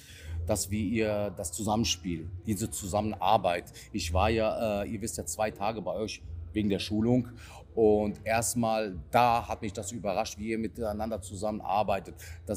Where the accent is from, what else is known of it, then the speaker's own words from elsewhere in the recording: Lauterbach, Hesse, Germany; aus Lauterbach, bin 46 Jahre alt.